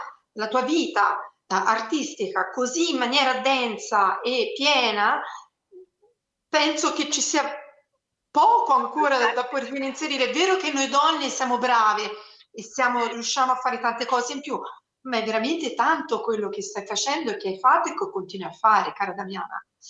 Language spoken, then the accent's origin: Italian; Tuscany, Italy; non perché sono toscana